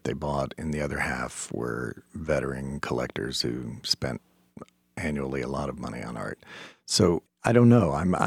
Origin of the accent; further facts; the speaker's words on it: Atlanta, Georgia, United States; which reminded me of growing up in Atlanta and this aspirational view of what Buckhead was